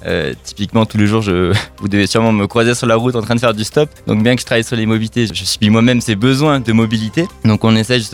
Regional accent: Marseille, Provence-Alpes-Côte d'Azur, France; born there; Du tout, je suis né à Marseille et puis je me suis totalement voué à la montagne

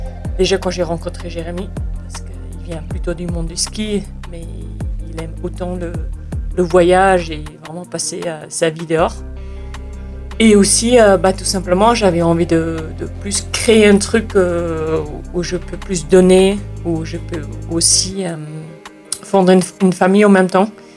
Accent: Switzerland; je suis suisse. Et j'ai déménagé dans la vallée il y a 3-4 ans maintenant.

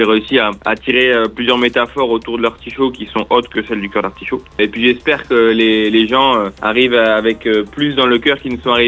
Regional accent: Toulouse, Occitanie, France; Moi, je suis né à Toulouse, je suis Toulousain. J'ai grandi là-bas.

